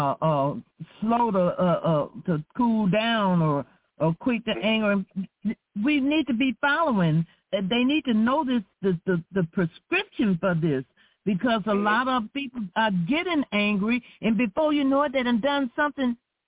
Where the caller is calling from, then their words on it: Flint, Michigan, United States; calling from Flint, Michigan.